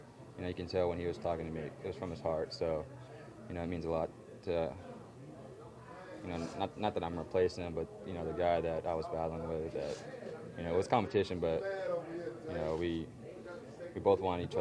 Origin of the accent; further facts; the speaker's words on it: San Diego, California, United States; he's out of San Diego, and that's my hometown, so it's easy for me.